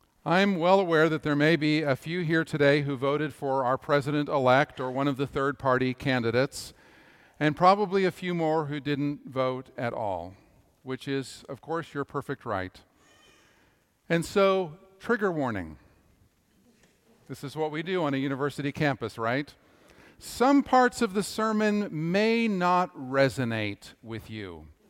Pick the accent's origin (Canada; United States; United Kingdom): Canada; because I grew up in Canada and I think I'm still a Canadian citizen